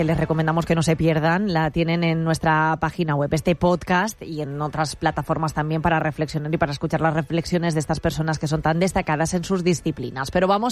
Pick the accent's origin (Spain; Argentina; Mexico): Spain; Valencian Community; lo que consideran ellos que son los defectos que tenemos los valencianos.